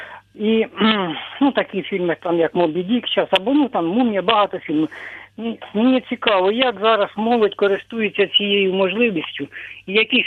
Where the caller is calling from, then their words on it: Kirovohrad Oblast, Ukraine; Я з Кропивниччини